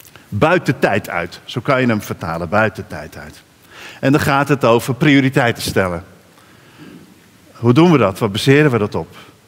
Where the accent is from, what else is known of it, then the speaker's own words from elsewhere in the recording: Bible Belt, Netherlands; Wij komen uit de Bijbelbelt. Het vreugdeloze, niks mogen en hunkeren tot de winkels weer een keer opengaan.